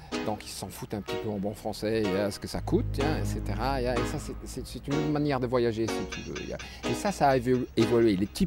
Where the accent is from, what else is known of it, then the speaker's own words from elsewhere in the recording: Luxembourg; born there; Je suis né en Luxembourg, mais je ne me vois pas luxembourgeois non plus. Je me vois vraiment comme citizen du monde, comme on dit. Je voyage depuis presque 20 ans maintenant, non-stop, dans tous les continents du monde.